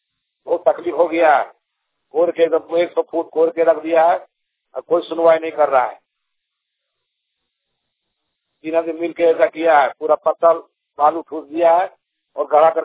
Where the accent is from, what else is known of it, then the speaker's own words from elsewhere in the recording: Pindrabad, Jharkhand, India; मेरा गांव है पिंडराबाद, जमुआ प्रखंड, जिला गिरिडीह, झारखंड, कुछ बलगो। … पिंडराबाद।